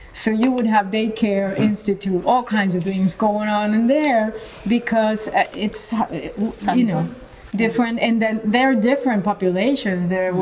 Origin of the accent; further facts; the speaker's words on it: Venezuela; moved away as an adult; also born or lived in Cuba; Even though I was born in Cuba, I live in Venezuela from 7 to 25.